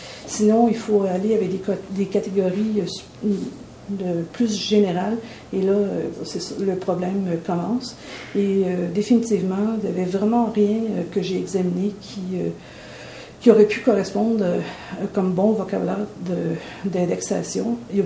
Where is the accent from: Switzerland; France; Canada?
Canada; Comme je viens du Canada, c'est un pays qui fonctionne dans deux langues, le français et l'anglais.